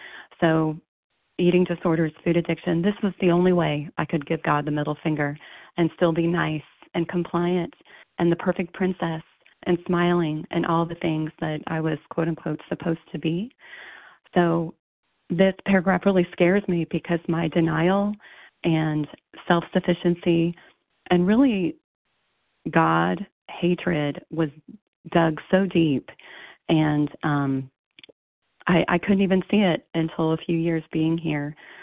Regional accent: Texas, United States; I am from Texas

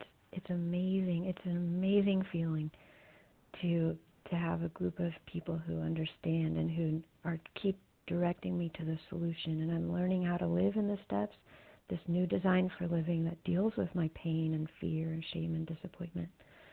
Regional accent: Missouri, United States; I'm from Missouri, and I'm very grateful to be a recovered compulsive overeater.

